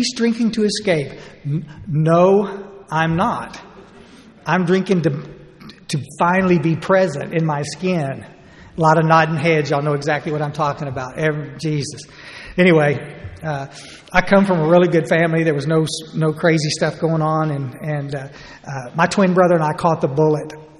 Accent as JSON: {"language": "English", "town": "Ingram", "region": "Texas", "country": "United States", "said": "I'm from Ingram, Texas, and that's down about 60 miles northwest of San Antonio."}